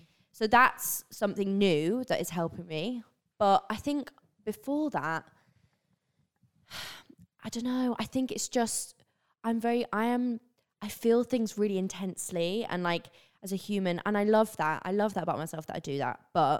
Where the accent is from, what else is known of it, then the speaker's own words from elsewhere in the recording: England, United Kingdom; accent: northern English; And because my accent is like from up north, but then I also thought like, because I've lived down south for so many years, it like does sway.